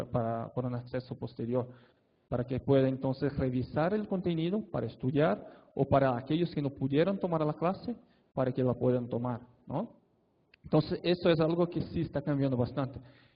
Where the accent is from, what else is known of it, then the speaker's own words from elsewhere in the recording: Brazil; Spanish is a second language; Yo soy de Brasil, entonces ya desde el principio les pido disculpas por el portuñol, ¿ok?